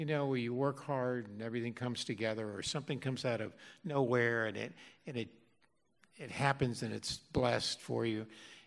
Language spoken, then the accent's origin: English; the South, United States; Well, I grew up in the South, you know, and again, I was an only child